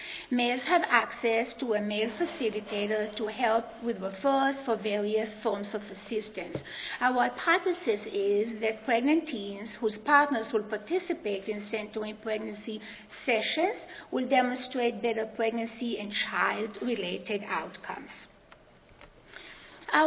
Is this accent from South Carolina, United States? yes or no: no; Texas, United States; accent: Texan; And I'm sure that you can tell right away that I'm from Texas based on my accent.